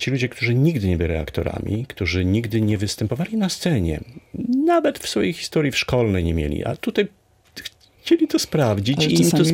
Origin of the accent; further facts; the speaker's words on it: Szczecin, West Pomeranian Voivodeship, Poland; historię Szczecina również, tak? W jakimś nie są przyjezdni, są przyjezdni dawni, przybyli, ale my jesteśmy stąd i tworzymy tą naszą małą ojczyznę.